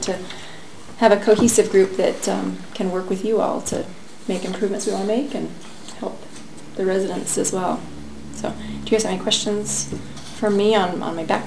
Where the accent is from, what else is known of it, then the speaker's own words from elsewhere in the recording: Elkton, Oregon, United States; I grew up in Oregon, actually I grew up in Elkton. I don't know if anybody knows where Elkton is, but it's a very small town